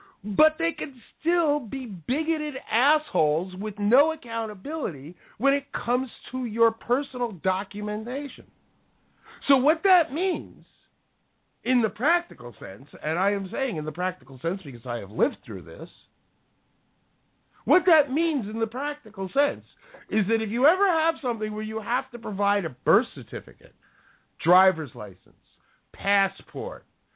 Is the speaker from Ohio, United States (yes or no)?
no; Brooklyn, New York, United States; born there; also born or lived in Manhattan; now in New Jersey, United States; But I was born in Brooklyn. Both sides of my family come from Brooklyn.